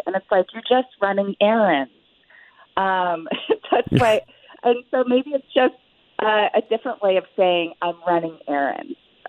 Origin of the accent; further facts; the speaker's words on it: Alaska, United States; I'm not vegan. And I grew up in Alaska. You know, I grew up in a hunting and a fishing family.